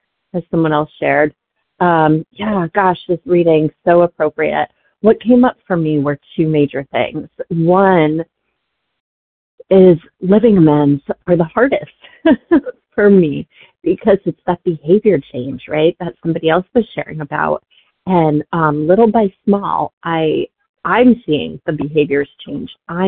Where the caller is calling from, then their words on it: Massachusetts, United States; from Massachusetts, recovered compulsive overeater.